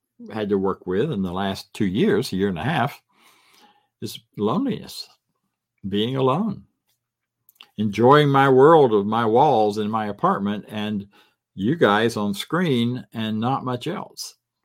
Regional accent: Florida, United States; I grew up in Florida, and we had lots of lime rock roads covering the sandy world of North Florida and the swampy, muddy parts as well.

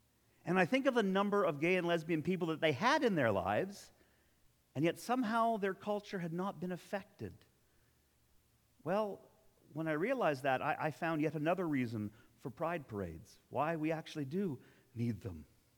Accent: Toronto, Ontario, Canada; I grew up in Toronto

